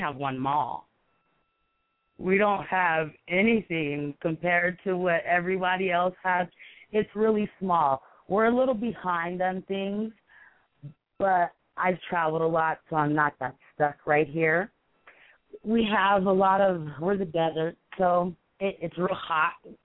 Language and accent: English; Hobbs, New Mexico, United States; now in Las Cruces, United States; my name came because I'm from Hobbs originally. I live in Las Cruces now.